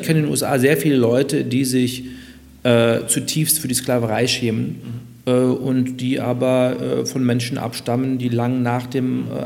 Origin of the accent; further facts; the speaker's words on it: Munich, Bavaria, Germany; born there; als geborener Münchner die Lederhosen und das Dirndl